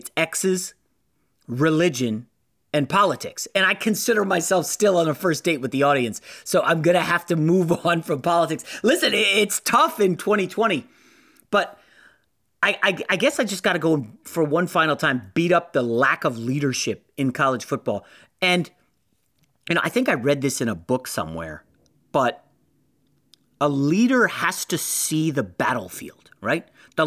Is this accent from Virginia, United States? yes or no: yes; Virginia, United States; I grew up in Northern Virginia, and you know, college football was not big in the nation's capital.